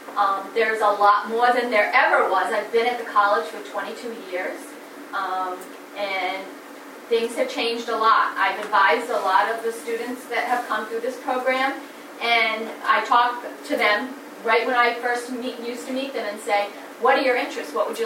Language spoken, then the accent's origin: English; New England, United States; I'm from New England, I'm from this area like many of you, and if you know anything about us, we don't leave, do we?